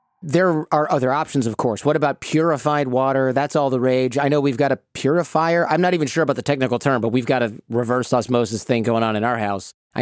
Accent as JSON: {"language": "English", "region": "Michigan", "country": "United States", "tie": "born or raised there", "said": "especially compared to the water I grew up with in Michigan that I cannot drink when I go home."}